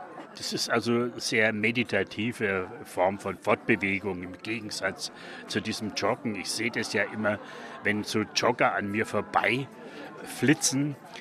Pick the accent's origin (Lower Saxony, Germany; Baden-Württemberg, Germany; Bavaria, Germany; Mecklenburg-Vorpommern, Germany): Bavaria, Germany; accent: Franconian; In meinem eigenen Dialekt würde ich nie von Gehen sprechen. Als Franke sage ich, ich lauf.